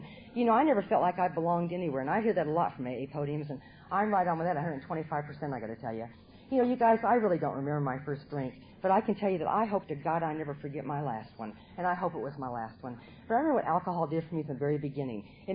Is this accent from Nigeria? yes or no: no; Nebraska, United States; born or raised there